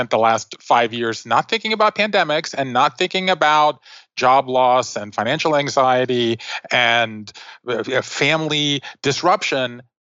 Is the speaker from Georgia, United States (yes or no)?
yes; Savannah, Georgia, United States; I grew up in Savannah, Georgia. I went to college.